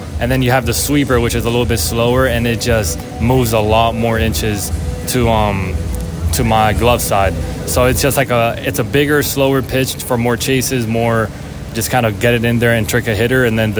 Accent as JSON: {"language": "English", "town": "Miami", "region": "Florida", "country": "United States", "said": "But, I'm from Miami, so it's a little bit harder to be all country, so..."}